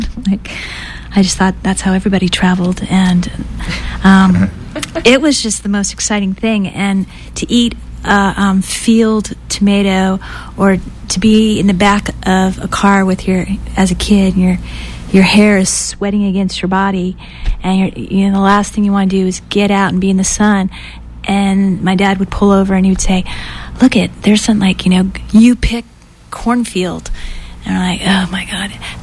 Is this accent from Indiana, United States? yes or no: no; Florida, United States; also born or lived in Massachusetts; I was born in Massachusetts, and when I was young, we moved to Florida, and we would spend summers going back to Massachusetts